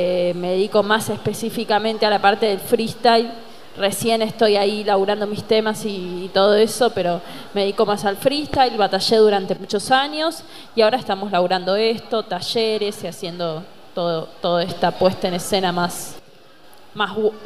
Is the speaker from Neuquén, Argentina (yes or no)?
yes; Neuquén, Argentina; Lo mismo, yo vengo desde Neuquén